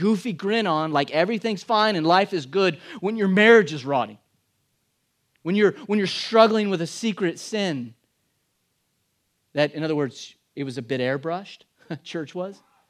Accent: New Mexico, United States; they had a big project in a town near us where I grew up in New Mexico.

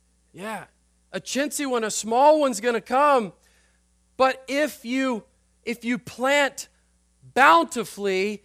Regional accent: Texas, United States; I grew up in West Texas, the world's leading cotton area.

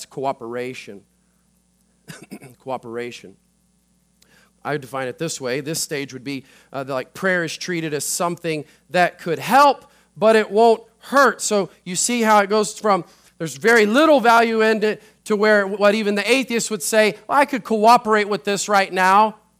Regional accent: United States; I just want to have them to know, as an American, that we have the right to pray in the schools.

